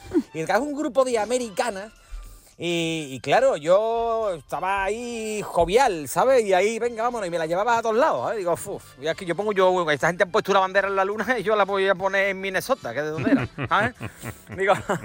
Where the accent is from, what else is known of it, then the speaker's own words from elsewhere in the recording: Seville, Andalusia, Spain; si soy de Sevilla